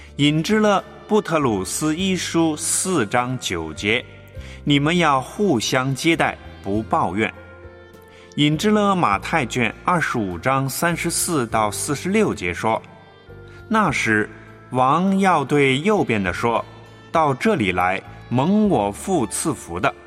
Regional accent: Beijing, China; 你比如说我在北京长大也是好客啊

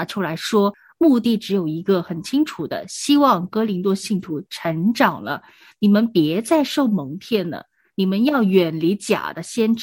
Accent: China; 就像我们中国人常说的，子不教父之过嘛。

